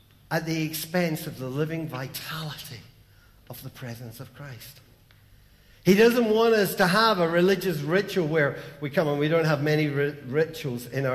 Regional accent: Scotland, United Kingdom; Possibly because we're Scottish, if I asked you to list your weaknesses, you would do it really well.

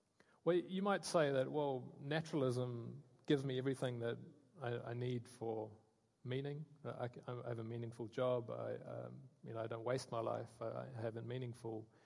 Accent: New Zealand; now in Scotland, United Kingdom; we had to go back to New Zealand. As you can hear, I'm not Scottish with my accent.

